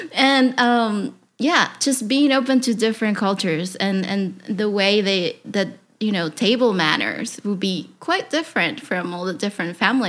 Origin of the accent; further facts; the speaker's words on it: Caracas, Capital District, Venezuela; growing up in Caracas, the best thing about it was, you know, just so many cultures together in the same building that I used to live.